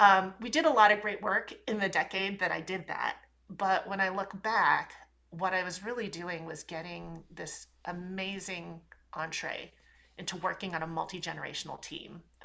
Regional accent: St. Louis, Missouri, United States; born there; And so when I was born in the Midwest in St. Louis, Missouri, even though there weren't a lot of people who looked like me around

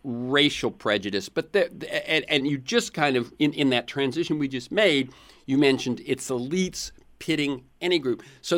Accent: the South, United States; something I had never seen growing up in the South.

